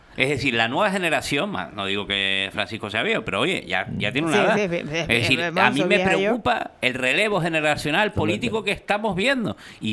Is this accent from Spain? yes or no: yes; Santa Úrsula, Canary Islands, Spain; yo soy de Santa Úrsula